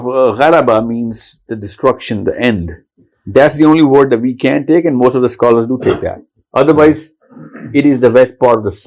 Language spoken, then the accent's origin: English; Islamabad, Islamabad Capital Territory, Pakistan; Now, as a Pakistani, living in Islamabad, I see the sunset.